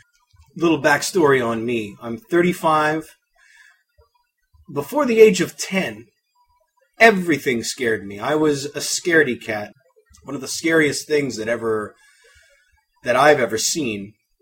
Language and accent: English; Windsor, Ontario, Canada; able to rent around where I'm at in Windsor, Ontario, which is just across from Detroit, Michigan. We're Canadian here. I was 17 when I first got my hands on the original